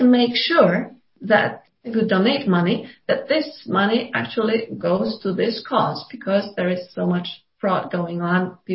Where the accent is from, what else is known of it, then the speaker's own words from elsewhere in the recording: Poland; which is a non-profit in Poland, and I am from Poland.